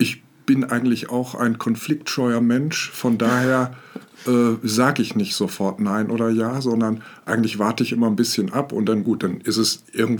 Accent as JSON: {"language": "German", "town": "Dortmund", "region": "North Rhine-Westphalia", "country": "Germany", "said": "Ich komme aus Dortmund und lebe hier schon seit 1980."}